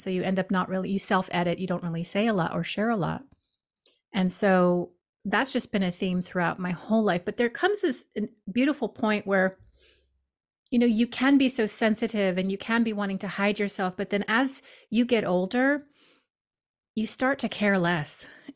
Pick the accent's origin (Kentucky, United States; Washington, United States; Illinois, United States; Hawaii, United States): Hawaii, United States; Well, I was raised in Hawaii, which so is my father, by the way, which is a very like inherently magical place.